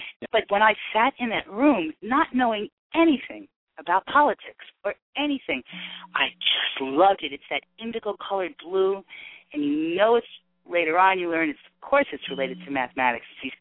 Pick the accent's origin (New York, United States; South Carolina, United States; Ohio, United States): New York, United States; I went there as a New Yorker girl, and then inundated by sort of what happens in Hawaii in the mid-70s